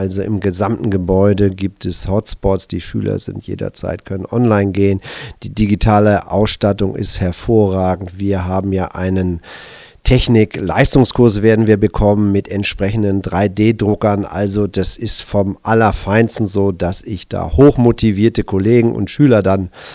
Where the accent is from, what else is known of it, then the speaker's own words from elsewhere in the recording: Hamburg, Germany; ich bin aus Hamburg